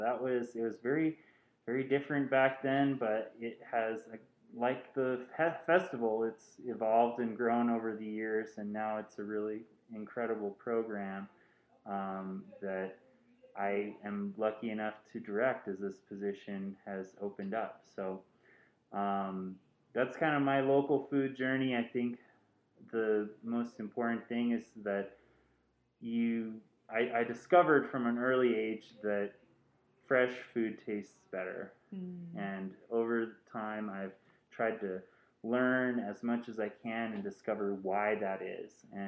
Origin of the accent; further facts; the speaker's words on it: Crestone, Colorado, United States; So I grew up in the San Luis Valley, and I'm from Crestone originally